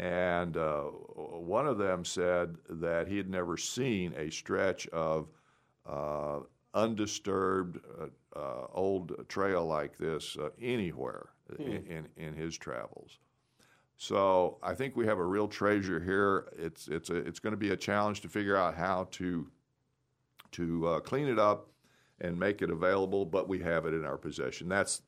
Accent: Columbia, Missouri, United States; I was born and raised in Columbia, and so I certainly have been aware of Sharp End.

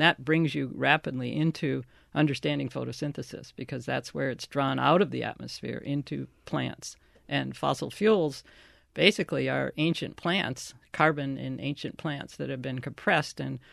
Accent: Michigan, United States; that book was so important because I grew up on Lake Superior, and so I was really connected to that map of Michigan and the Great Lakes.

